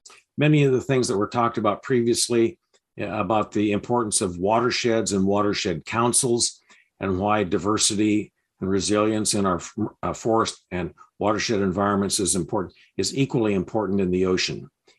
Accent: North Bend, Oregon, United States; And like Jeff, I grew up in North Bend on southwestern Oregon, had relatives up and down the Coos and Curry County. So my roots go back a ways.

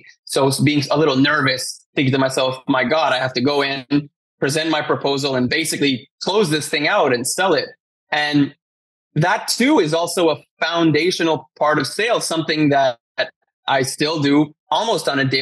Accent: Montreal, Quebec, Canada; I grew up in Montreal, born and raised.

